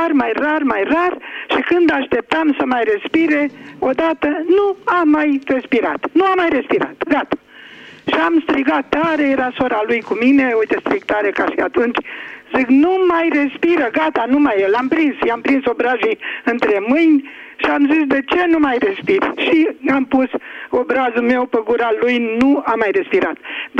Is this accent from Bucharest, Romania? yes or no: no; Curtișoara, Olt County, Romania; din Curtișoara Olt.